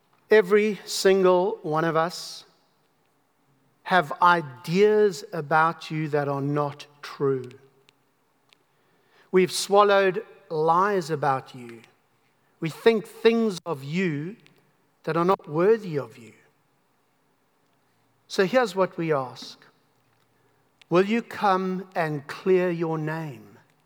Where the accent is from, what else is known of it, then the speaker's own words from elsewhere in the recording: South Africa; So you would have told, you would have told by my accent that I come from South Africa.